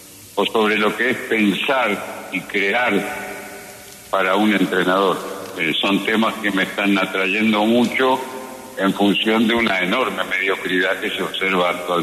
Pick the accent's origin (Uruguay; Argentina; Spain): Uruguay; soy uruguayo descendiente de armenios, de verdad